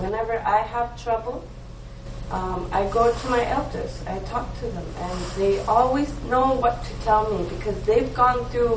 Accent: Sanikiluaq, Nunavut, Canada; So, I grew up in Sanikiluak, Nunavut. It's a town of 1,000 people

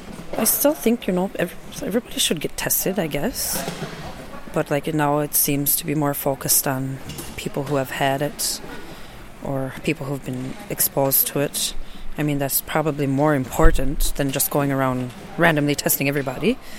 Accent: Maine, United States; I'm from Maine.

